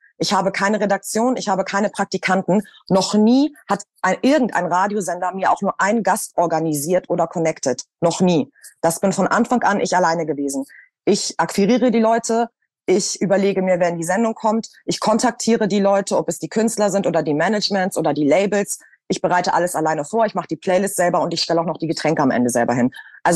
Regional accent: Hamburg, Germany; now in Berlin, Germany; als ich damals nach Berlin gekommen bin, also ich bin ja aus Hamburg und bin dann 2018, glaube ich, nach Berlin.

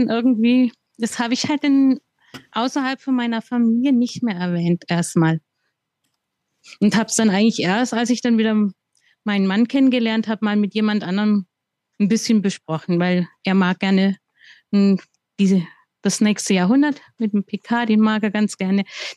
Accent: Hilzingen, Baden-Württemberg, Germany; Ich komme aus Baden-Württemberg, aus Hilzingen. Das ist so ein kleiner Ort im Landkreis Konstanz.

